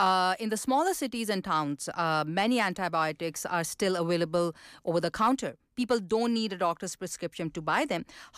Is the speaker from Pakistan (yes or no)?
yes; Pakistan; I myself have experienced and witnessed this phenomenon growing up in Pakistan.